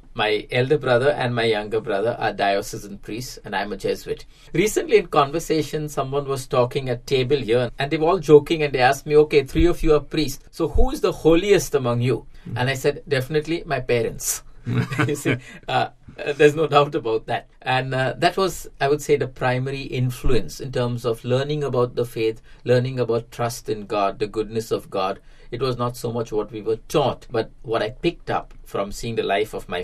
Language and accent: English; Mumbai, Maharashtra, India; growing up in India, in Mumbai, it's automatic that we would live in the midst of people who belong to other religions.